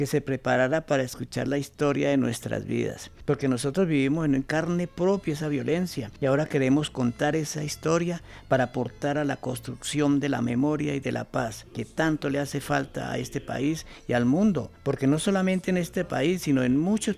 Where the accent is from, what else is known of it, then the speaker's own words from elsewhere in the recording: Líbano, Tolima, Colombia; en mi pueblo, en el Líbano, Tolima, casi todos eran liberales